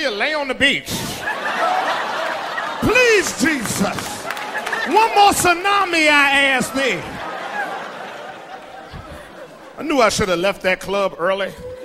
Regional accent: Washington, District of Columbia, United States; now in Los Angeles, United States; Hey, I'm from Washington, D.C. I'm just letting y'all know I live in L.A. right now, home of the fakers.

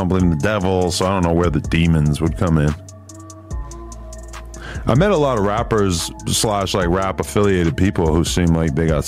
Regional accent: East Coast, United States; I'm from the East Coast.

